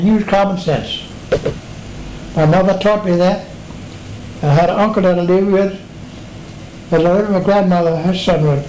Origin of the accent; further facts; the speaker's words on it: Richmond, Virginia, United States; House I grew up in here in Richmond.